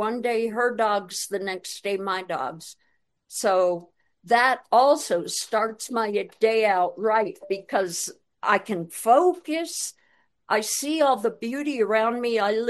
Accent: East Coast, United States; Yeah, well, it's a real adjustment for me because I grew up on the East Coast

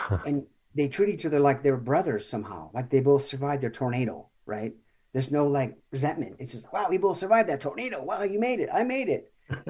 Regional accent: United States; I'm an American, right?

